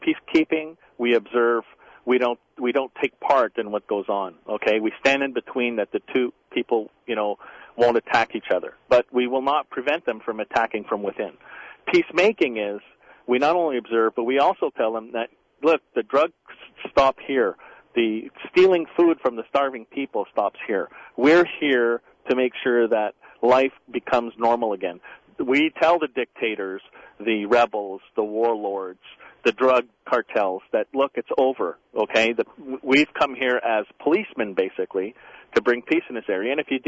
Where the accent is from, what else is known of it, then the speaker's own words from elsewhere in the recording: Canada; as a Canadian soldier, we don't know if we have a blue or green helmet.